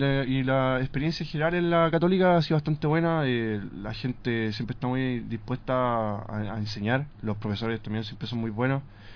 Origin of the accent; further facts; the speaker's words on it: Hierbas Buenas, Maule, Chile; Y yo, que no soy específicamente lineal, soy de Hierbas Buenas.